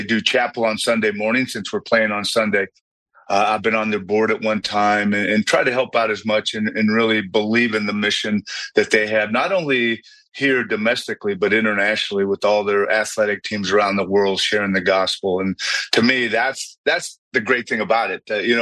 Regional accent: Ontario, California, United States; Yeah, I grew up in Ontario, California, about 40 miles east of L.A.

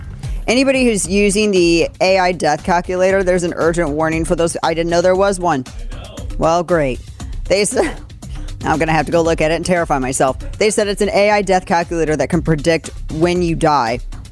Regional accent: United States; I'm too American for that.

